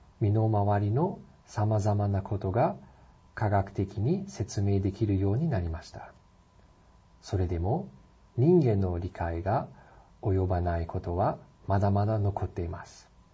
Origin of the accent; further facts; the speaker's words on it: Cologne, North Rhine-Westphalia, Germany; 私の出身であるケルンにもケルン大聖堂という有名な教会があります。